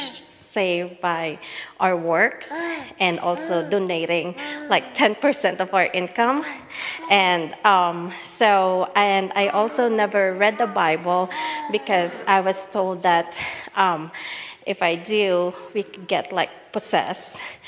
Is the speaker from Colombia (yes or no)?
no; Philippines; moved away; I'm from the Philippines, so I just moved here, I think 8 years ago. And so I grew up as a Catholic.